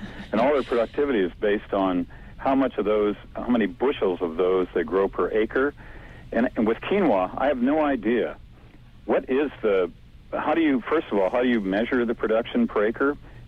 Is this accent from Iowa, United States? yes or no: yes; Iowa, United States; You know, I grew up in Iowa on a very diversified farm where we grew crops, fed them to livestock, sold the products of the livestock.